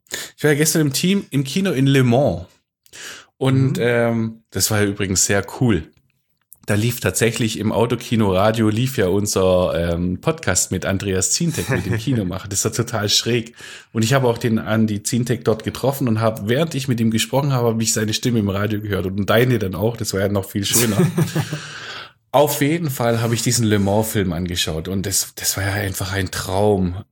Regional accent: Sindelfingen, Baden-Württemberg, Germany; Also ganz früher bin ich im Eichholz aufgewachsen.

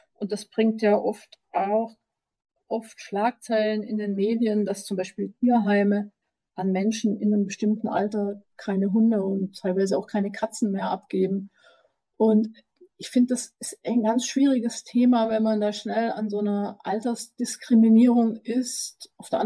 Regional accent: Baden-Württemberg, Germany; Ich bin geboren und aufgewachsen in Süddeutschland in Baden-Württemberg und das Studium, also die zentrale Vergabestelle für Studienplätze, hat mich nach Berlin verschlagen.

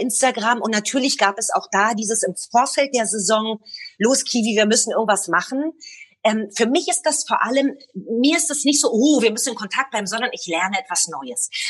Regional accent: Berlin, Germany; now in Israel; Ich antworte dann Berlin, weil ich mir am Anfang nicht so sicher war, wie kommt das eigentlich an, wenn ich sage, ich bin aus Deutschland.

